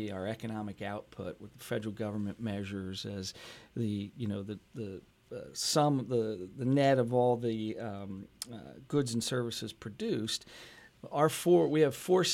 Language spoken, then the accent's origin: English; Bethlehem, Pennsylvania, United States; I'm a homer. I was born and raised in Bethlehem. My kids are fifth generation in Bethlehem, and my family's been here, so I love the place, and most of my work and service has been right here.